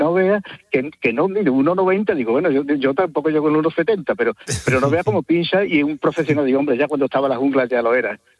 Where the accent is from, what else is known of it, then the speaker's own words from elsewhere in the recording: Santiponce, Andalusia, Spain; now in Málaga, Spain; Yo vengo de una tierra que es sevillana, Sevilla, la verdad, de la Expo 92, el 75% de mi pueblo, Santiponce, pueblo romano, a la vera de Camas. Qué y bueno. Yo llevo aquí 53 años ya en Málaga